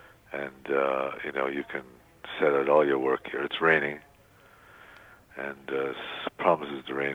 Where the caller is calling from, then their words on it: Los Angeles, California, United States; I'm calling from a tremendously beautiful pine table in Los Angeles.